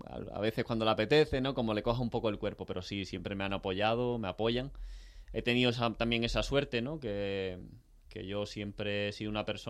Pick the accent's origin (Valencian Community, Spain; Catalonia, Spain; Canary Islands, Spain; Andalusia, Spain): Andalusia, Spain; San Fernando; Con 7 años me traslado a San Fernando, a Cádiz, mi tierra, la tierra paterna.